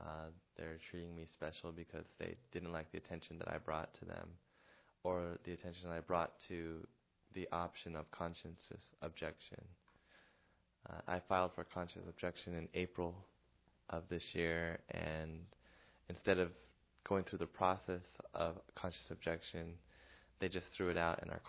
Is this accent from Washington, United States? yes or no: yes; Seattle, Washington, United States; now in Los Angeles, United States; Well, yeah, I was born and raised in Seattle.